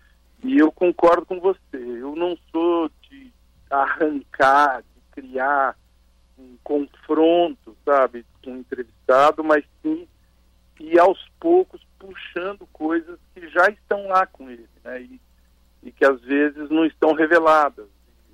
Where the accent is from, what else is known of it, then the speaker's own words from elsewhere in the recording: São Paulo, Brazil; eu sou do interior de São Paulo, sabe? Eu sou da região ali de Ribeirão Preto